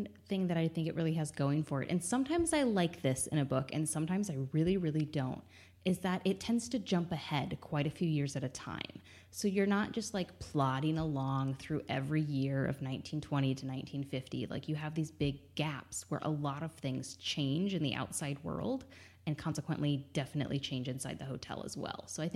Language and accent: English; Illinois, United States; But I grew up in Illinois where hockey just doesn't exist.